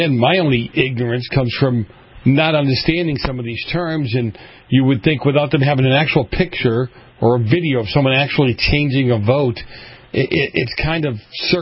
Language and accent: English; Boston, Massachusetts, United States; I grew up in Boston. I grew up at a time that was extremely, you know, mafia ran that city